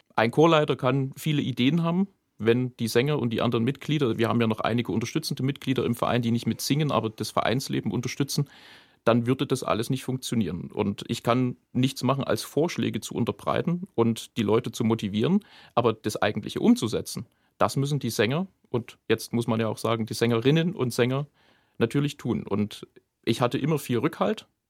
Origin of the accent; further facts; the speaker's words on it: Denneritz, Saxony, Germany; ich komme, das sind ungefähr 15 Kilometer, aus dem Ort Denneritz bei Glauchau. Das ist mein Heimatdorf gewesen über viele, viele Jahre. Und ja, nach Langenbernsdorf hat es mich durch einen großen Zufall verschlagen.